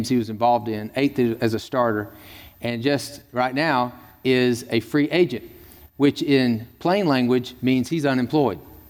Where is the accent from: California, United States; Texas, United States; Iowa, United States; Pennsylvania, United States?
Texas, United States; Tyler; this guy, he's from Tyler, Texas. That's my hometown.